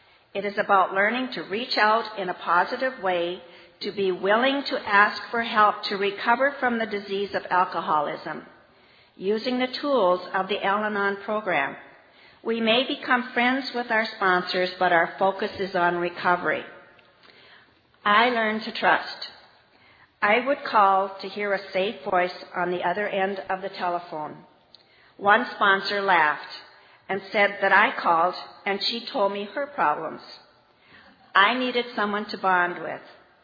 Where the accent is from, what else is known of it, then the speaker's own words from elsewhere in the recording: Bismarck, North Dakota, United States; from North Dakota, Bismarck, North Dakota.